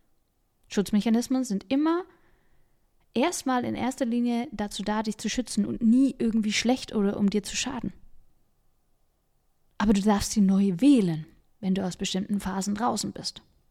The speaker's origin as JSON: {"language": "German", "region": "Baden-Württemberg", "country": "Germany", "accent": "Swabian", "said": "weil für mich ja auch mein Dialekt, das Schwäbische, auch einfach irgendwie dazugehört hat."}